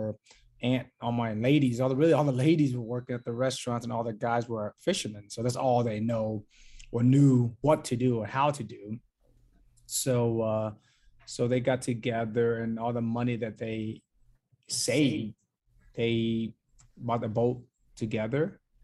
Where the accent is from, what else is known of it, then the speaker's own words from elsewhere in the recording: United States; I wouldn't be prouder to say that I'm Vietnamese American